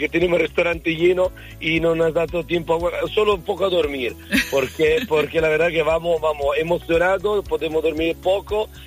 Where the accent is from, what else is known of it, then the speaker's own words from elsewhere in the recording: Emilia-Romagna, Italy; Spanish is a second language; aunque yo vengo de Emilia Romagna, por cierto, mi región la pongo al primer puesto, al primer sitio